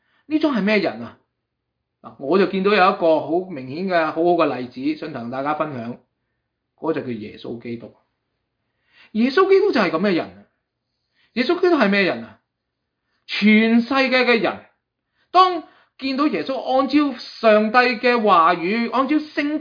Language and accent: Chinese; Guangdong, China; 我们广东人都有句俗语啊